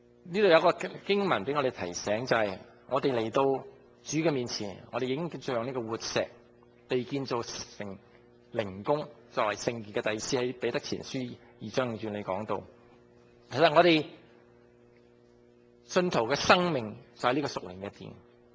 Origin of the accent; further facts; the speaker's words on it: Guangdong, China; 我哋廣東人